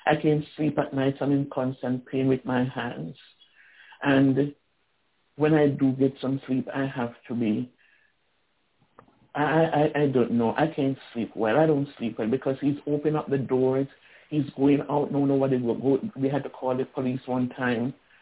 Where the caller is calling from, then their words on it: Florida, United States; I'm calling from Florida.